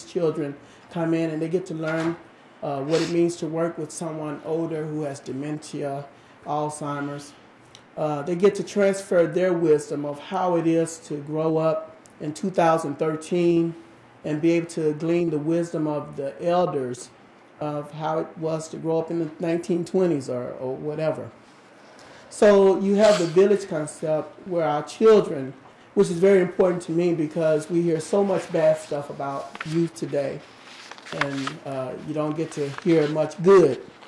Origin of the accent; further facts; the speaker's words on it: the South, United States; now in Milwaukee, United States; And I'm in favor because I'm from the South, and I grew up with this concept of the village. And when I moved to Milwaukee